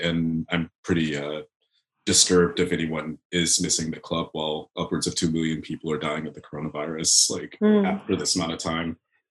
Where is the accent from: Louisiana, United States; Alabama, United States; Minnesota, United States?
Alabama, United States; Birmingham; the near 200 tornadoes in my hometown of Birmingham